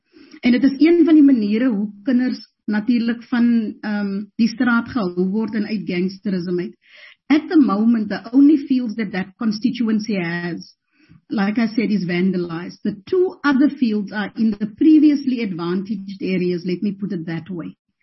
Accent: Western Cape, South Africa; particularly because I'm from the Western Cape

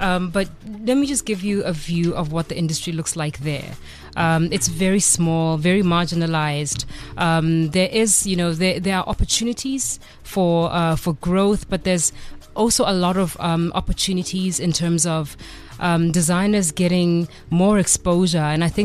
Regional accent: South Africa; I am from South Africa.

